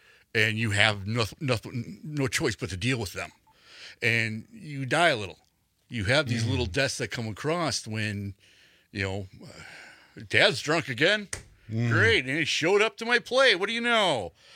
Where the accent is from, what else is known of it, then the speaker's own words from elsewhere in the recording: Milwaukee, Wisconsin, United States; Looked like a corner tap growing up in Milwaukee you'd walk into.